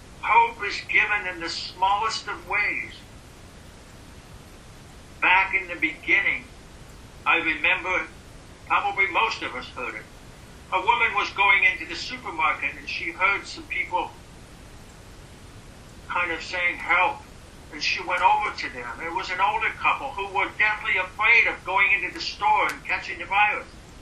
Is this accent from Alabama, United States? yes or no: no; Indiana, United States; When I was growing up in Indiana